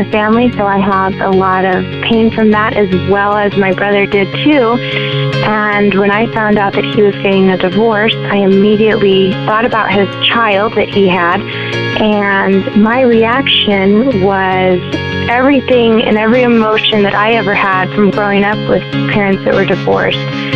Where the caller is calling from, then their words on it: Arizona, United States; I'm calling from Arizona